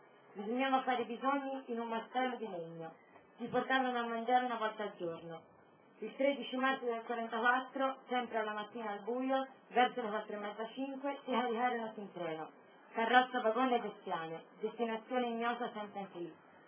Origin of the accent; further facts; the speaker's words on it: Cernusco sul Naviglio, Lombardy, Italy; born there; sono nata a Cernusco sul Naviglio, il 2 maggio del 1926.